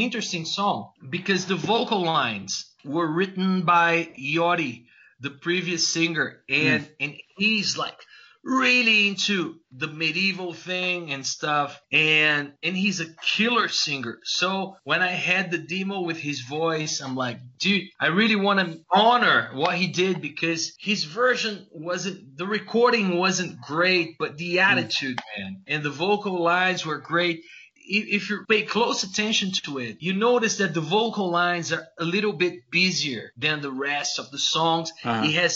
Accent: Brazil; And we're from Brazil, you know, tropical, sunny and stuff.

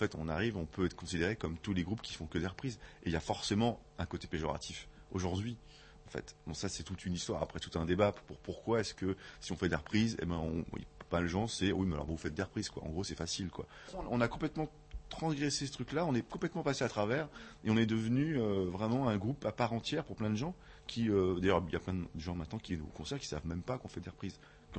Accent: France; parce qu'on est Français.

